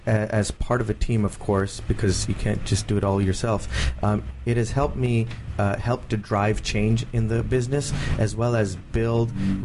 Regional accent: United States; gave me a great cultural appreciation for the third world and Asia, but also a great appreciation for being American

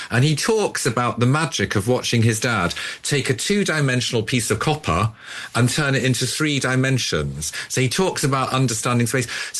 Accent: Liverpool, North West England, United Kingdom; I come from Liverpool, right. Even though I can make my voice show it, but it sort of drifted away over the years. But I come from Liverpool

